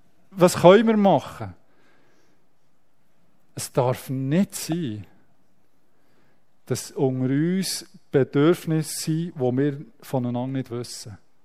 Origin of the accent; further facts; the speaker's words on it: Switzerland; auch als Schweizer